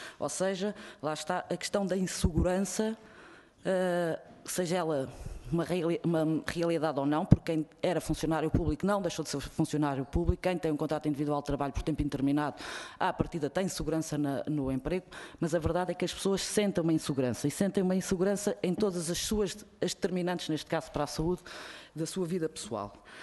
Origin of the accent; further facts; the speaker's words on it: Portugal; todos temos enquanto portugueses